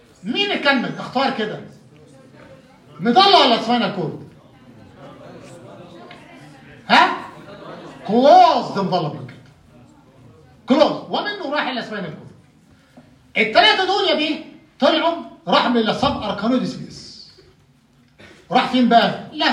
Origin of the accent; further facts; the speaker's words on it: Egypt; انا عندنا في مصر اسمه القرنبيط